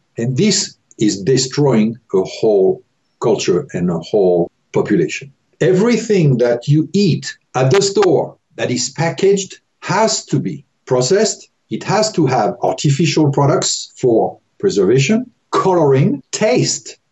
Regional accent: Paris, Île-de-France, France; I'm from Paris. My mom raised me home cooked meal from scratch.

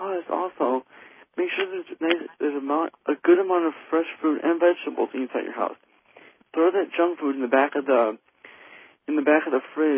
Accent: Minneapolis, Minnesota, United States; In my hometown, there's every single night there's been a baseball game going on down in the park in Dakota, in Minnesota, Minneapolis, Minnesota, where I grew up.

